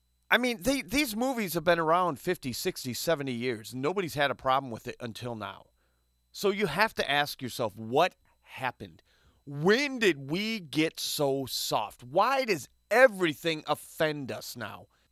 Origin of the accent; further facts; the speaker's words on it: Saginaw Township, Michigan, United States; I grew up in a predominantly white neighborhood, a white city. I grew up in Saginaw Township, Michigan.